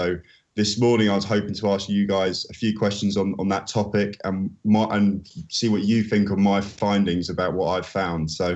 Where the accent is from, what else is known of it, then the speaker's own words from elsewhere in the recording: Guildford, South East England, United Kingdom; I'm originally from Surrey, in Guildford.